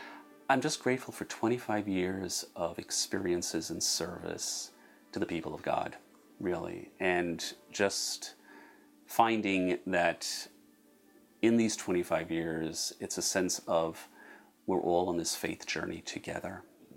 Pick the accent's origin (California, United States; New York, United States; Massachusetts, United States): New York, United States; growing up in New York, I really lived in a neighborhood that was almost a Catholic enclave, but there was also a very sizable Jewish community living in the neighborhood as well.